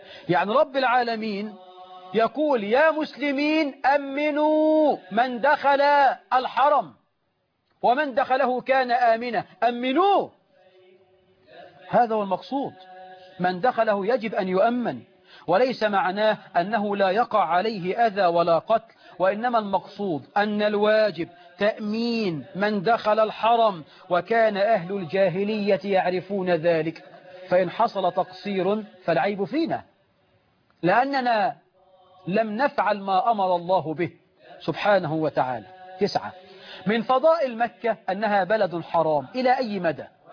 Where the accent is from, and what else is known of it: Egypt